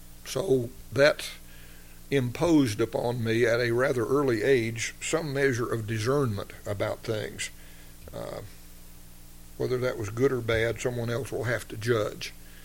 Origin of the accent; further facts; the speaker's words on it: Texas, United States; I grew up in West Texas.